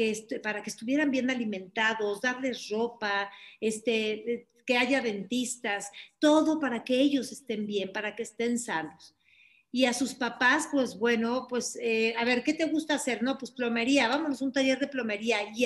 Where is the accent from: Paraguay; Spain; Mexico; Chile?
Mexico; Mexico City; born there; Yo nací en la Ciudad de México y adelante de mí estaba lleno de actores.